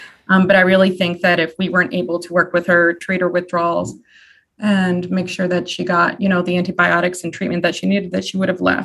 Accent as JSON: {"language": "English", "town": "Holyoke", "region": "Massachusetts", "country": "United States", "said": "One, I'm from Holyoke, so I've always wanted to work in this community."}